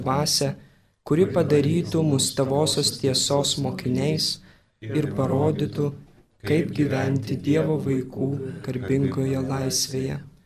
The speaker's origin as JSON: {"language": "Lithuanian", "town": "Kaišiadorys", "region": "Kaunas County", "country": "Lithuania", "said": "Esu iš Kaišiadorių krašto, kur palaidotas palaimintasis Teofilius Matulionis"}